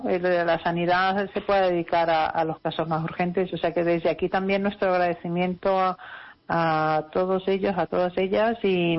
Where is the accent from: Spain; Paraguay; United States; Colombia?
Spain; el momento que atravesamos es el que demuestra cómo somos los españoles